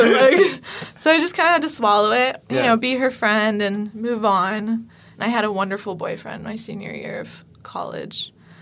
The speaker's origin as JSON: {"language": "English", "town": "Dallas", "region": "Texas", "country": "United States", "tie": "born or raised there", "said": "I'm from Dallas, Texas."}